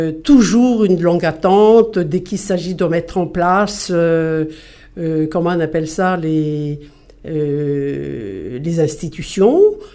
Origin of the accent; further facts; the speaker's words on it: Antananarivo, Analamanga, Madagascar; moved away as an adult; now in France; je viens de Antananarivo. Mm-hmm. J'ai passé pratiquement toute ma jeunesse, mes études et bien évidemment à Antananarivo. Mm-hmm. Et puis donc par la suite, en arrivant en France